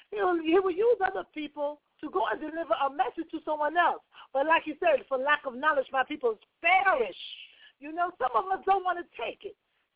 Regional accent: United States; I was one of the very first United States citizens, you know, born and bred in the States, extradited to Ghana.

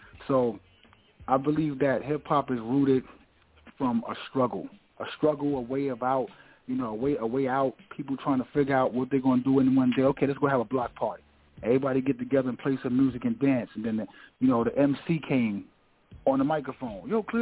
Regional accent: Bronx, New York, United States; I grew up around West Farm Road and Freeman Street and Bronx River, so them areas is where the jams is going on

